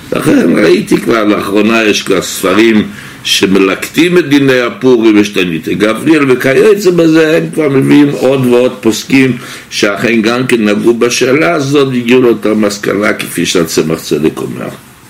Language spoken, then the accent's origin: Hebrew; Jaffa, Tel Aviv District, Israel; הילדות שלי הייתה אמנם ביפו, ואני זוכר את החיית המגילה ואת כל שאר דברים